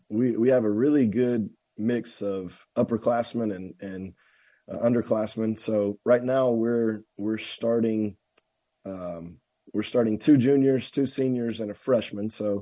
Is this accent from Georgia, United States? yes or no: yes; Woodstock, Georgia, United States; Yeah, so I grew up in Woodstock, Georgia. Went to Etowah High School